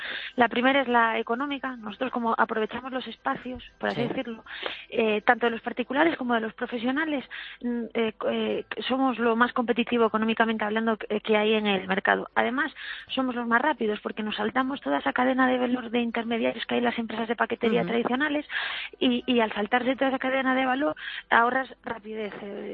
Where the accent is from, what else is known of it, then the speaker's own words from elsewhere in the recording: Galicia, Spain; accent: Galician; yo soy gallega, como se me nota en el acento, sí. y como buena gallega lo que más me gusta en el mundo es comer, ¿no? Sí. Y vivía en Barcelona